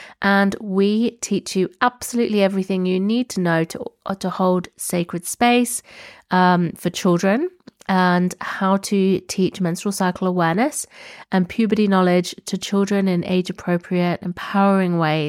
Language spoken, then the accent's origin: English; England, United Kingdom; moved away; growing up in the Midlands, which is not north and not south in the UK